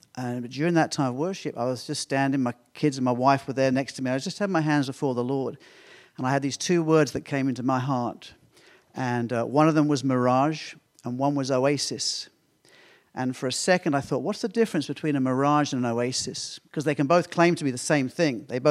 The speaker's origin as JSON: {"language": "English", "region": "England", "country": "United Kingdom", "said": "Now, remember, I'm an Englishman. In England, we're quite reserved."}